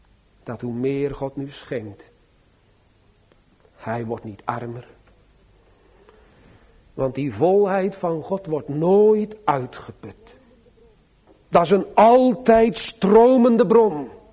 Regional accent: Sliedrecht, South Holland, Netherlands; born there; Zoals het gebeurd is in de plaats waar ik geboren ben, rondom het jaar 1930. Dat wijlen dominee Riekel onder de ouderen bekend die toen in Sliedrecht stond.

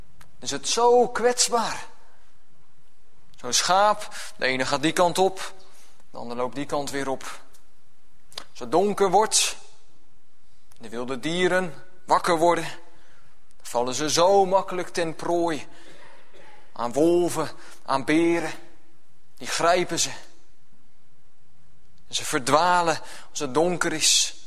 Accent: Gelderland, Netherlands; Ik kom zelf van de Veluwe.

